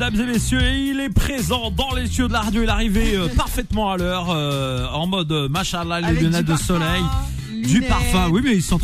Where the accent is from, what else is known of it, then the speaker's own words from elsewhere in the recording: Morocco; j'ai grandi avec lui au Maroc.